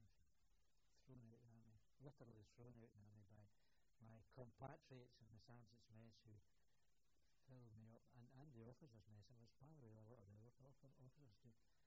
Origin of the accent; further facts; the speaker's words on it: Scotland, United Kingdom; Being a Scotsman